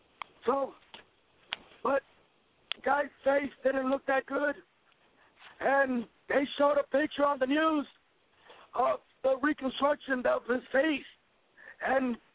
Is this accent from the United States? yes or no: yes; Fort Lauderdale, Florida, United States; born there; I was born here in Fort Lauderdale.